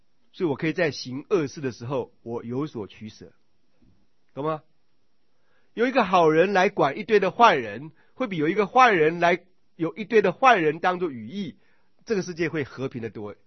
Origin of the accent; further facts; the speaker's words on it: Taiwan; 包括我们台湾人在内